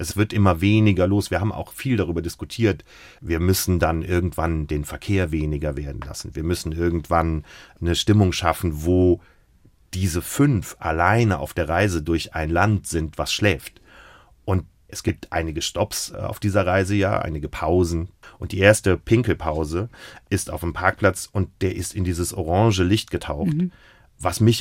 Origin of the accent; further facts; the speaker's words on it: Koblenz, Germany; also born or lived in Cologne; Und dann sage ich, aus Köln. Nein, Mann, wo kommst du wirklich her? Dann sage ich, aus Koblenz.